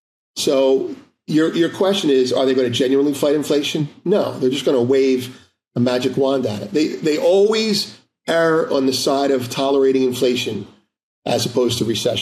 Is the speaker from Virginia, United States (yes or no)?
no; Philadelphia, Pennsylvania, United States; And I grew up in South Philly.